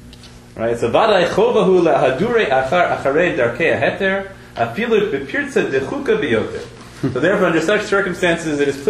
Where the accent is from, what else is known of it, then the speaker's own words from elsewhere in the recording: United States; So on the one hand, I'm an American. And as an American, an American who's very patriotic and deeply influenced by American tradition.